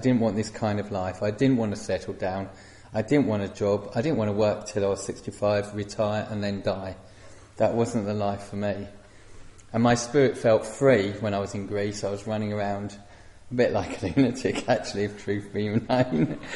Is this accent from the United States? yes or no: no; England, United Kingdom; now in Israel; So when I left England